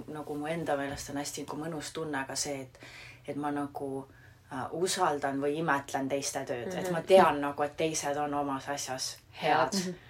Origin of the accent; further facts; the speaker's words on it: Tartu County, Estonia; ma kasvasin ju üles Tartu lähedal tegelikult